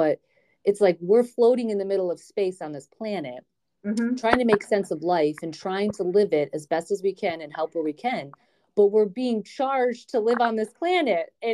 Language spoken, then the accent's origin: English; Detroit, Michigan, United States; And I've lived in bigger cities. I'm from Metro Detroit.